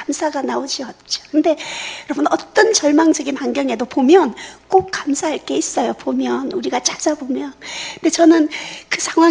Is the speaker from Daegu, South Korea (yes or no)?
yes; Daegu, South Korea; 제가 고향이 대구인데